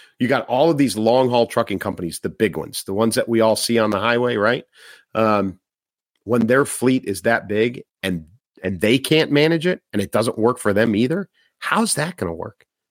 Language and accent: English; Chicago, Illinois, United States; Chicago, my hometown, there's a lot of stories about there about Tesla charge stations